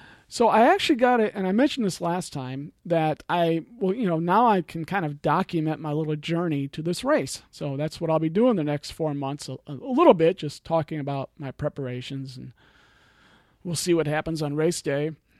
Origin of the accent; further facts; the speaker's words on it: Midwest, United States; And I'm a guy from the Midwest, and so for me, this is going to be a gigantic challenge.